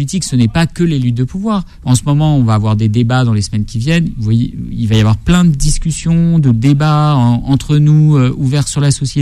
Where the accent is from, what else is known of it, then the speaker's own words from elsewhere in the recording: La Courneuve, Île-de-France, France; also born or lived in Saint-Denis; je suis un enfant de la Courneuve. Je suis né à Saint-Denis. J'ai toujours vécu. Je vis à la Courneuve aujourd'hui. J'ai grandi dans la cité des 4000.